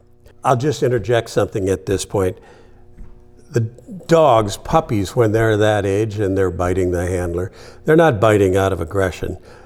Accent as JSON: {"language": "English", "country": "Canada", "tie": "born or raised there", "said": "I grew up in Canada. I'd walk him in the woods across from our house."}